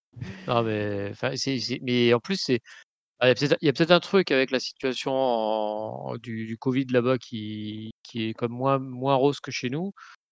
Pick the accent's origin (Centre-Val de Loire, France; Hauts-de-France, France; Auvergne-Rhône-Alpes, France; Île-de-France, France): Hauts-de-France, France; Nord, on va quand même assurer un peu les coutumes locales.